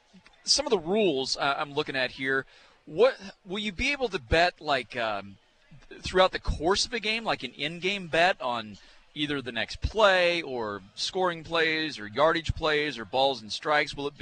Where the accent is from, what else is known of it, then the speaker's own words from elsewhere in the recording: Badger, Iowa, United States; I was born in Fort Dodge, Iowa, and I lived in Badger. I always say Fort Dodge because nobody knows where Badger is unless you're from.